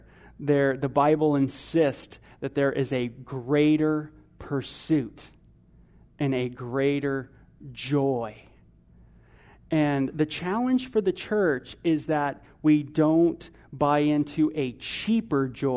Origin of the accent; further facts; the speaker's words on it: Simi Valley, California, United States; I was 12 years old. I grew up in California. I was in Simi Valley, California, and there was a golf tournament.